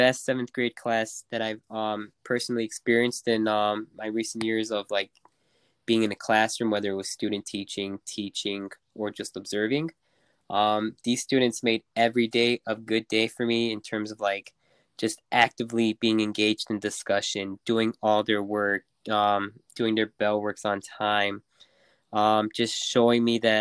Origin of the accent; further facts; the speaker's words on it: Joliet, Illinois, United States; Well, I was raised in Joliet my whole life.